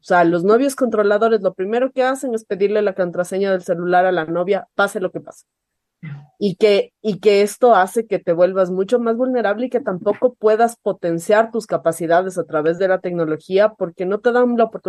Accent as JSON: {"language": "Spanish", "country": "Ecuador", "said": "Y creo que como ecuatorianos deberíamos levantarnos todos a reclamar que nos están matando"}